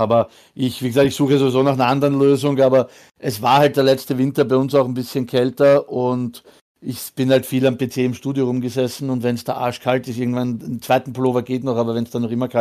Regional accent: Austria; aber die Anbieter bei uns in Österreich geben es nicht so gut an die Endverbraucher weiter noch nicht.

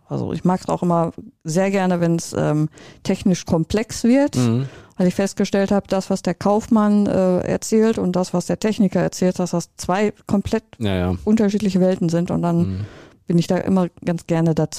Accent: Paderborn, North Rhine-Westphalia, Germany; Ach, ich bin aus Paderborn tatsächlich.

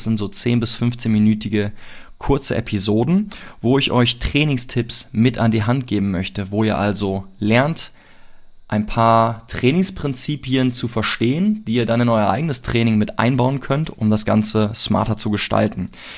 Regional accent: Cologne, North Rhine-Westphalia, Germany; ich komme aus Köln.

